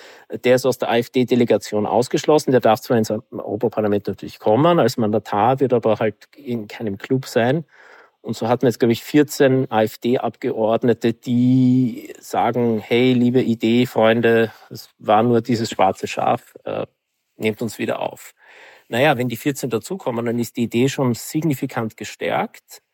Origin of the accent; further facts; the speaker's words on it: Austria; wo dann du als Österreicherin und ich als Österreicher auch für Kandidaten aus anderen Ländern stimmen können